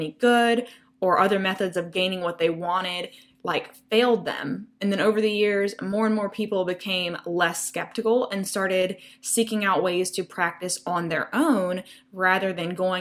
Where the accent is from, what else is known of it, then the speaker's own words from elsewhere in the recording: the South, United States; I grew up in the South, and most of my family members grew up in the church